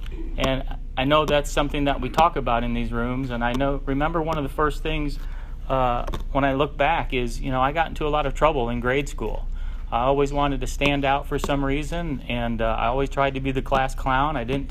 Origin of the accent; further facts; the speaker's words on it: Greenwood, Indiana, United States; also born or lived in South Bend; we moved from South Bend to Greenwood, Indiana in 1986, and I went to Center Grove High School.